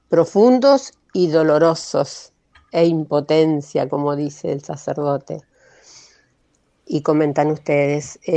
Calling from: Santa Fe, Argentina; Soy de Santa Fe

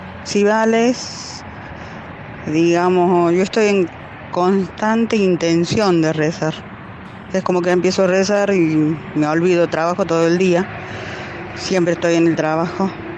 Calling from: Córdoba, Argentina; de Córdoba Capital.

